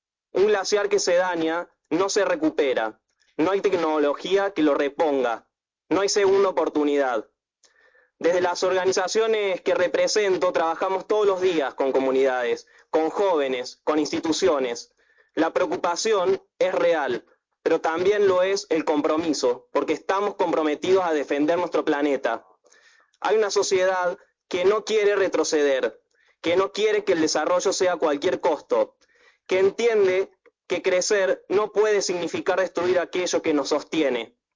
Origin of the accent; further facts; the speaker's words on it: Córdoba, Argentina; DNI 41-593-772. Vengo de la provincia de Córdoba. Presido la ONG Acción Ambiental y soy activista desde los 12 años. Tengo 26.